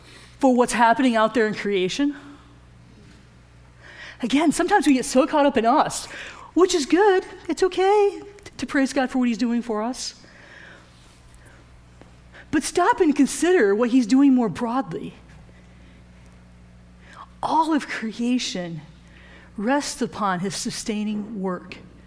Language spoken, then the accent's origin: English; Michigan, United States; I am from Michigan, and if you have only lived in Texas your entire life, I apologize.